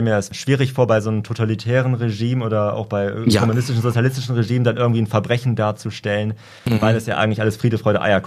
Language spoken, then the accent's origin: German; Bremen, Germany; born there; ich komme gebürtig aus Bremen